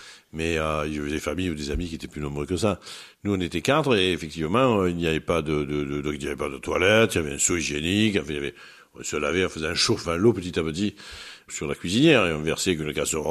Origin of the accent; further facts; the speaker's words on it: Marseille, Provence-Alpes-Côte d'Azur, France; enfin, j'étais de ce quartier-là.